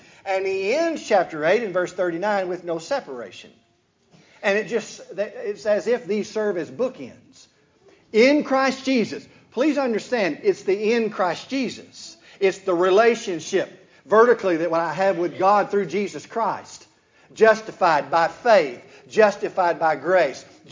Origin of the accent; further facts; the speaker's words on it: Texas, United States; I grew up in East Texas, so I like to, I reckon this.